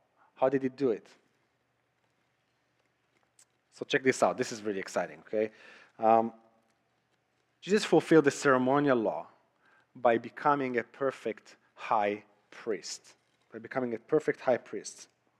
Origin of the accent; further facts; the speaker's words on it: Israel; now in United States; my transition from living in Israel, growing up in Israel, and my transition to the United States. Because I didn't grow up here